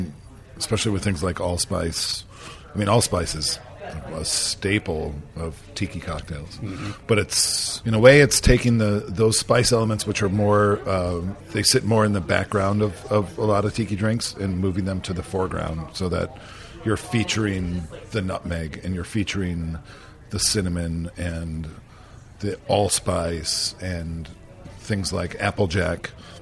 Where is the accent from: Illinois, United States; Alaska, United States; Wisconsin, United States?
Wisconsin, United States; I mean, for me, growing up in Wisconsin and being in the bar industry for so long